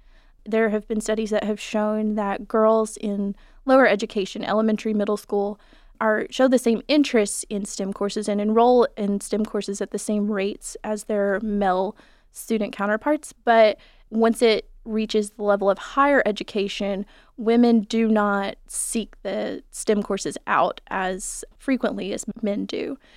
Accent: Maynardville, Tennessee, United States; So I was raised in Maynardville, Tennessee, which is about maybe 30 miles north of Knoxville. The school I went to was very small.

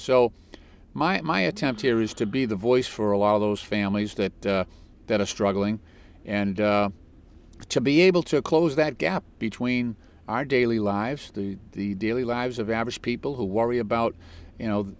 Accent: Boston, Massachusetts, United States; I grew up in the Old Colony housing projects in South Boston, a pretty rough place to live. My family struggled.

